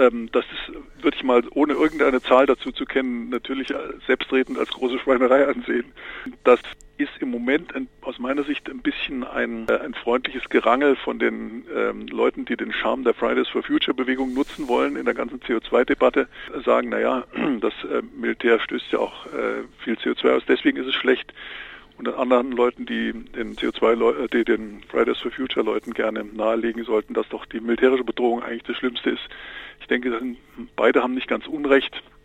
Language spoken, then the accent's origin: German; West Germany, Germany; Ich bin selber im Westen aufgewachsen